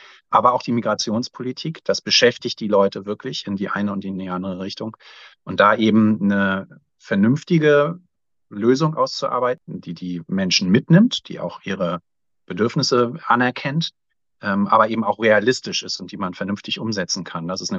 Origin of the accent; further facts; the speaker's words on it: Mecklenburg-Vorpommern, Germany; dass ich meine Heimat Mecklenburg-Vorpommern im Europaparlament auch gut vertrete